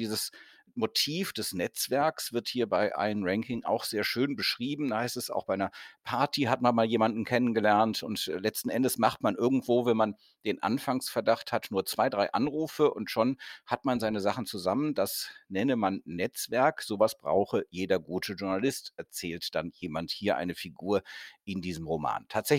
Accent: Cologne, North Rhine-Westphalia, Germany; ich komme ja aus Köln, habe aus Köln berichtet, in Köln berichtet

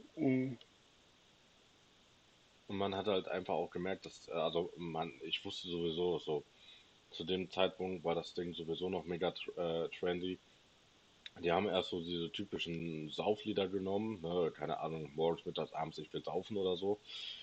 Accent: Hagen, North Rhine-Westphalia, Germany; Nee, ich komme aus Hagen, das ist in der Nähe von Dortmund.

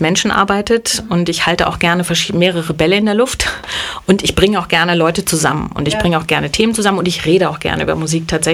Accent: Bad Brückenau, Bavaria, Germany; born there; Das ist noch, Vorsicht, ganz dünnes Eis für eine Fränkin natürlich.

